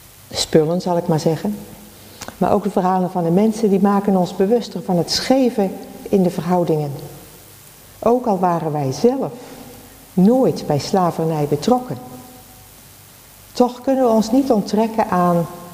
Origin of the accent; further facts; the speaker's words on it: Dordrecht, South Holland, Netherlands; In Dordrecht bijvoorbeeld, waar ik vandaan kom